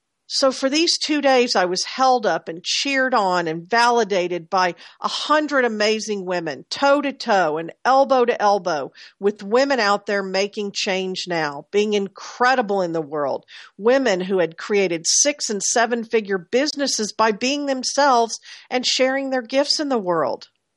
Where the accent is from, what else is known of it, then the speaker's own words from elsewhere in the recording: Texas, United States; By the way, I'm from Texas and from the South.